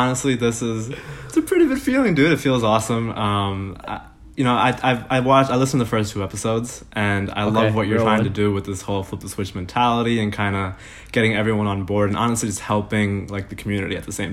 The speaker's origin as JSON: {"language": "English", "region": "New York", "country": "United States", "said": "I'm from New York. Went to St. John's University in Queens."}